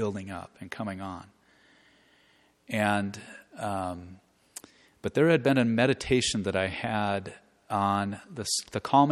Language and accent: English; Lincoln, Nebraska, United States; Holy Father, I'm a priest from Lincoln, Nebraska.